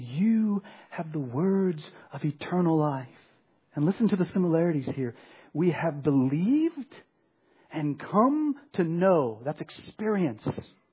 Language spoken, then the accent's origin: English; Texas, United States; I'm a Texan, so everything's bigger and better in Texas.